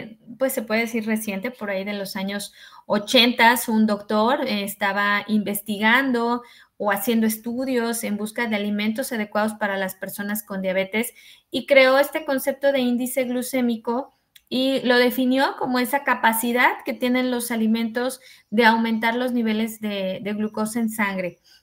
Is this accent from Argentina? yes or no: no; Mexico; porque como población mexicana, pues hay una alta tendencia a desarrollar problemas de metabolismo.